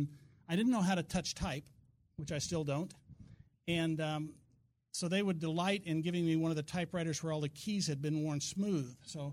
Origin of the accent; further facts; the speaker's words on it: Anchorage, Alaska, United States; I'm from Muldoon, right? I grew up in Alaska.